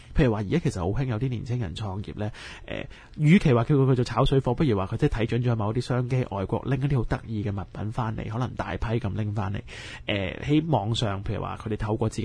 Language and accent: Cantonese; Hong Kong; 尤其是我哋香港人咧，始终都系即系东方人咧，都系有一种传统啲嘅观感